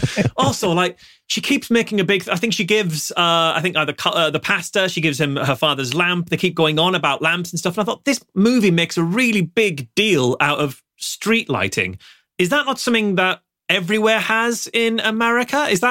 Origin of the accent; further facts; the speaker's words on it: United Kingdom; We're British. We drop a fortnight now.